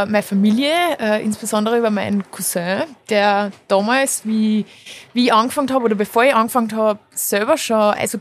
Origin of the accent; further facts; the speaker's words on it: Kremsmünster, Upper Austria, Austria; Ich bin aufgewachsen in Kremsmünster. Mhm. Das ist 30 Minuten ungefähr von Linz entfernt.